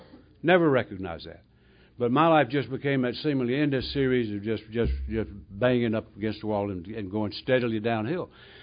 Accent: North Carolina, United States; I grew up in Mayberry down there in North Carolina. And we didn't have street crime on every corner.

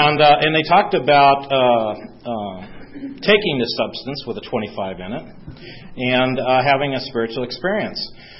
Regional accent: San Diego, California, United States; born there; I was born here in San Diego. My dad was a career military man

